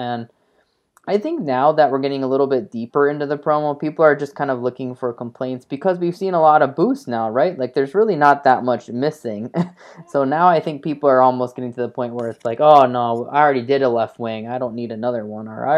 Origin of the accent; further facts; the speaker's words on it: United States; I'm an American, so I'm a big fan of him winning.